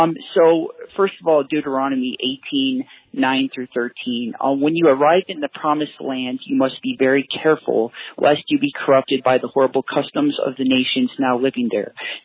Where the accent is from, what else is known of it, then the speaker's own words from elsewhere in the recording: Colorado, United States; I'm 24, and yeah, I'm from Colorado